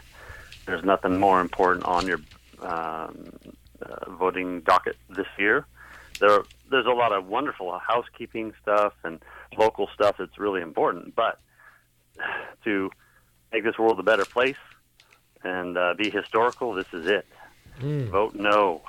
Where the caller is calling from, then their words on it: Washington, United States; Yeah, I'm from Clark County, Washington.